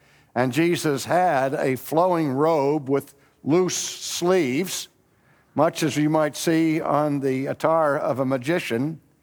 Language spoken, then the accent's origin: English; Pittsburgh, Pennsylvania, United States; When I was growing up in Pittsburgh, our minister taught us in high school